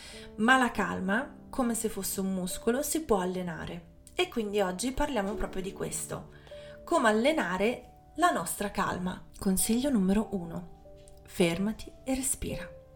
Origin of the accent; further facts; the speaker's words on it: Genoa, Liguria, Italy; born there; Io sono nata a Genova e il mare in tempesta l'ho visto parecchie volte